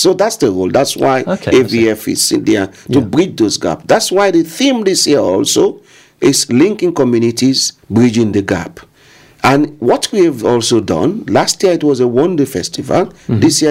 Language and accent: English; Sierra Leone; I am from Sierra Leone, originally from Sierra Leone. I'm from the Creole tribe.